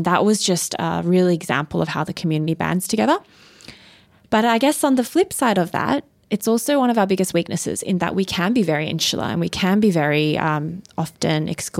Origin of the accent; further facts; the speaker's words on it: Australia; And also because I'm not super Korean in the sense of like, I'm born and raised in Australia, so a lot of my cultural values are Australian.